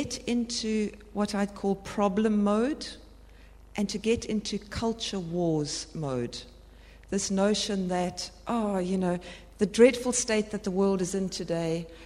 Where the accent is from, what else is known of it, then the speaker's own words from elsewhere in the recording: South Africa; moved away; I'm from South Africa, been here 9 years.